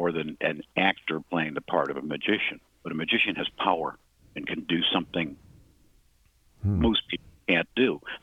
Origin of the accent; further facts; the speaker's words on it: Lansing, Illinois, United States; I grew up in Lansing, Illinois, which is way, way, way south, and my dad worked in a steel mill.